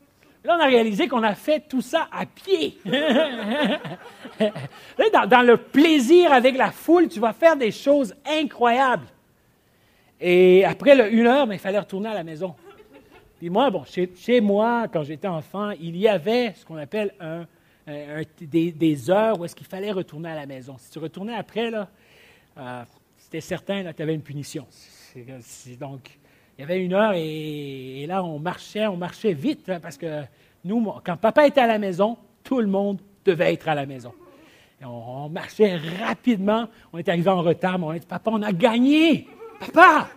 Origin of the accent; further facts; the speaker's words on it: DR Congo; Comme mes parents sont originaires, on est originaire du Zaïre. Et aujourd'hui, c'est la République démocratique du Congo